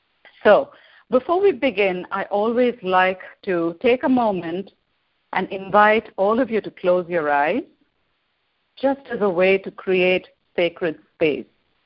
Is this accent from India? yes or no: yes; India; moved away as an adult; now in Chicago, United States; I was born and raised in India, but my husband, daughter, who was 15 at the time, and I moved to the States. We live in Chicago. We moved in the spring of 2008.